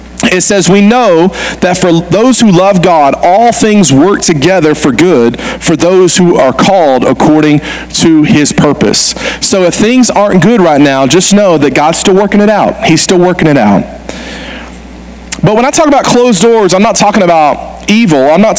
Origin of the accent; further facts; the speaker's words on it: Georgia, United States; I told you I grew up in South Georgia, and I grew up in South Georgia in the 90s, which naturally makes me a 90s country music fan.